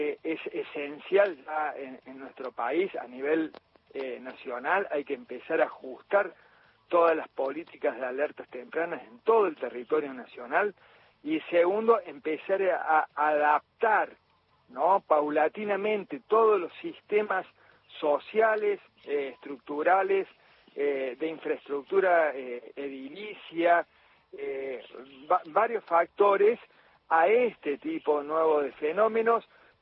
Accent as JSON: {"language": "Spanish", "country": "Argentina", "said": "esta tragedia que nos ha ocurrido como argentinos, en este caso en Buenos Aires"}